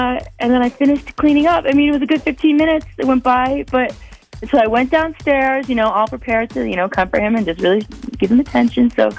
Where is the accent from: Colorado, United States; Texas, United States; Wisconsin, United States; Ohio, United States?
Wisconsin, United States; Madison; I'm from Madison.